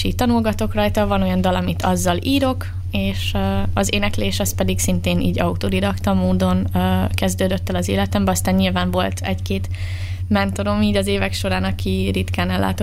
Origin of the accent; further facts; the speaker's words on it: Borsod-Abaúj-Zemplén, Hungary; mezőkövesdi vagyok, akkor így szembesítenek is vele, hogy hát igen, a téj betűidről hallatszik, és én meg így, yes, igen, én matyó vagyok.